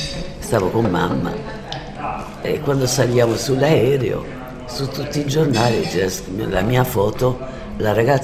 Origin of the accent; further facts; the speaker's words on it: Tunis, Tunisia; Sì, io sono nato in Tunisia.